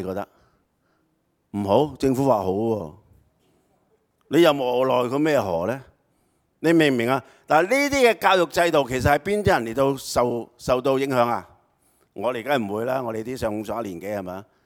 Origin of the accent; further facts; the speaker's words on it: China; 就是我們中國人這樣，是吧？